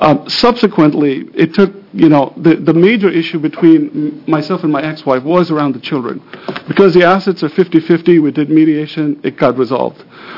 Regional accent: Portland, Oregon, United States; I'm from Portland, Oregon.

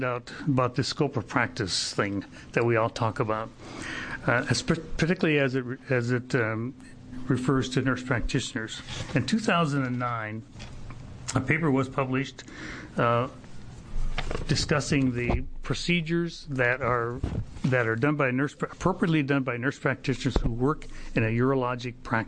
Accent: Portland, Oregon, United States; I'm from Portland, Oregon.

